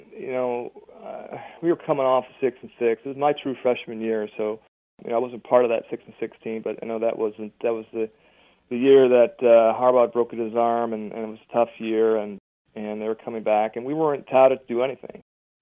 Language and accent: English; Ohio, United States; I'm from Ohio, and my dad's from Ohio. And, you know, I live the fight every day, and I live in Ohio now.